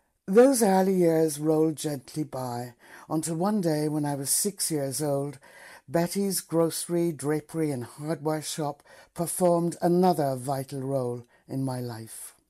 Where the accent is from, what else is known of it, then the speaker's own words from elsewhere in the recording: Ardara, Ulster, Ireland; opposite the house where I grew up in Ardra, County Donegal.